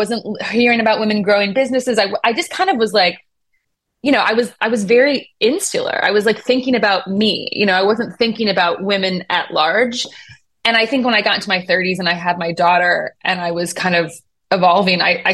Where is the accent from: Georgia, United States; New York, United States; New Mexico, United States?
New York, United States; Buffalo; She's from New Jersey. I was from Buffalo, New York.